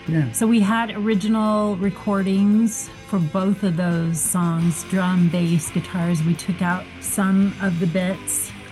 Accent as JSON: {"language": "English", "country": "United States", "tie": "born or raised there", "said": "we grew up in the States, so it was just kind of hard rock."}